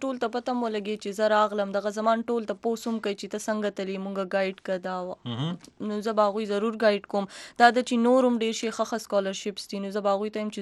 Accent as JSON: {"language": "Pashto", "town": "Swat", "region": "Khyber Pakhtunkhwa", "country": "Pakistan", "said": "مونږ پښتانه یو د سوات یو"}